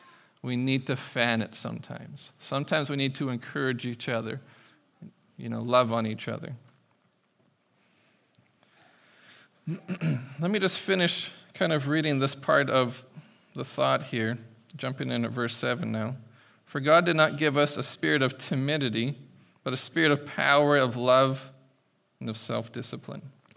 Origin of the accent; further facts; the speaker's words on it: Prince Rupert, British Columbia, Canada; I grew up in Prince Rupert, so we hung out in the bushes a lot. If there was any forest fires in Prince Rupert, I promise that wasn't me.